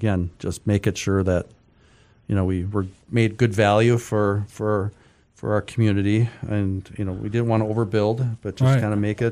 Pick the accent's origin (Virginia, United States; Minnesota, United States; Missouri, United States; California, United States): Minnesota, United States; I'm from Minnesota.